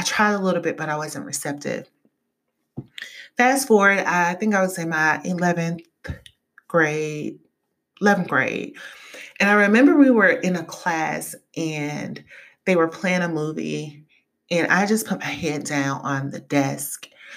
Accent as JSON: {"language": "English", "region": "the South", "country": "United States", "tie": "born or raised there", "said": "Any experience or knowledge that I had with bipolar came from growing up in the South"}